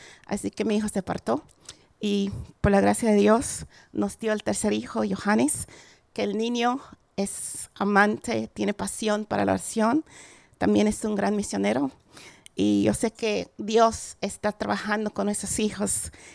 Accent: Belize; first language English; Spanish is a second language; Caribe, entre México y Guatemala. Y fue una colonia británica, por eso nosotros hablamos el inglés como nuestro idioma materno.

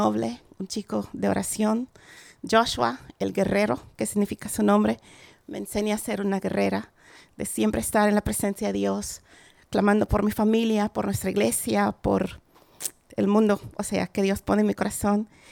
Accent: Belize; first language English; Spanish is a second language; Caribe, entre México y Guatemala. Y fue una colonia británica, por eso nosotros hablamos el inglés como nuestro idioma materno.

